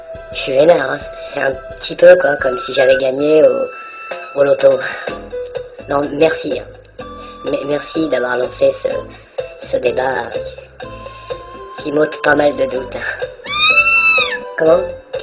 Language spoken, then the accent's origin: French; France; Je suis français.